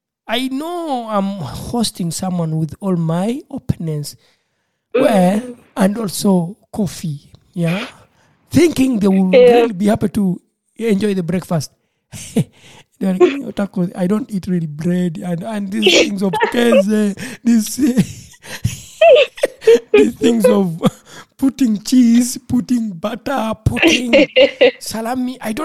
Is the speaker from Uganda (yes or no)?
yes; Uganda; I'm from Uganda, just like my friend who visited me.